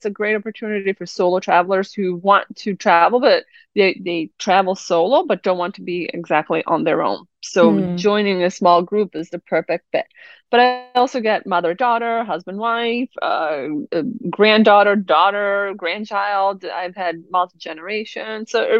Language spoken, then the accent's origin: English; Italy; moved away as an adult; now in Medford, United States; So I am in Medford, Mass. I grew up in Italy, however